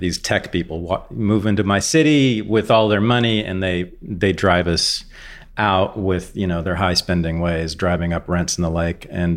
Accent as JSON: {"language": "English", "town": "Berkeley", "region": "California", "country": "United States", "tie": "born or raised there", "said": "which is San Francisco, which is basically my hometown. I grew up across the bay in Berkeley, as a lot of people know."}